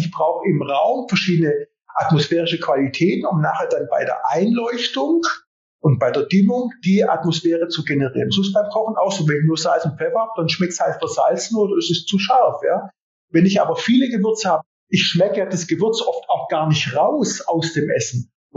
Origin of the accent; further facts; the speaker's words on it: Southern Italy, Italy; Also wie gesagt, ich komme aus Süditalien